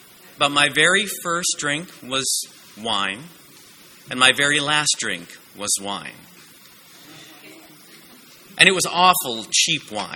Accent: Hawaii, United States; Growing up in Hawaii in the 70s and 80s was an experience.

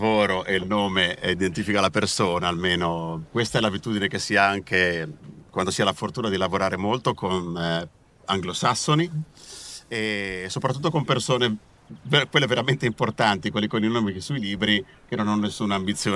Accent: Genoa, Liguria, Italy; born there; Al di là che sono nato a Genova con la mia famiglia

